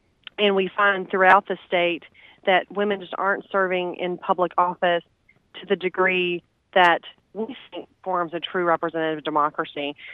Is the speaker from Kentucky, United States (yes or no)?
yes; Lone Oak, Kentucky, United States; I am. I grew up in Lone Oak. High school, actually all 12 years at Lone Oak, and then I went away to college in Lexington and law school there as well.